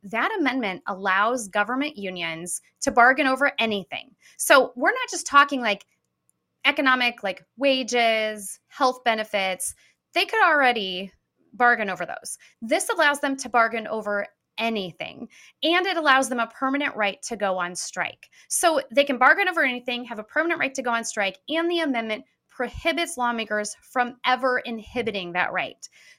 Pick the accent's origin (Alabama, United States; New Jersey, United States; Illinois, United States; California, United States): Illinois, United States; Peoria; like I'm from Peoria originally.